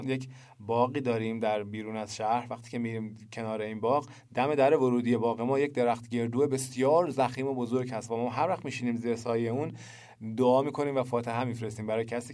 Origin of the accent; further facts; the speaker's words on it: Isfahan, Iran; چون من اصفهانی هستم، نجف آباد خب نزدیک اصفهان، زیاد رد شدم